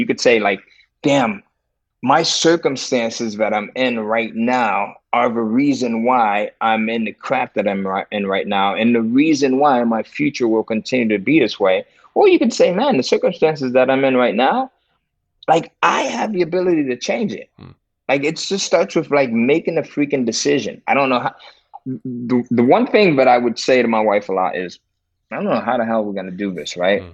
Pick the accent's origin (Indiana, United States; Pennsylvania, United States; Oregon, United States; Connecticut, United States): Connecticut, United States; So when you think of Connecticut, right, you think cows and pastures, but actually, man, I grew up in Five and Panic Village in the 80s.